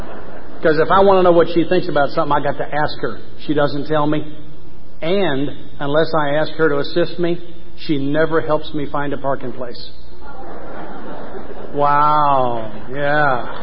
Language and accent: English; Atlanta, Georgia, United States; I am most honored to be speaking at the convention of my home state. I was born in Atlanta, Georgia. Graduated from Northside High in Atlanta in 1961.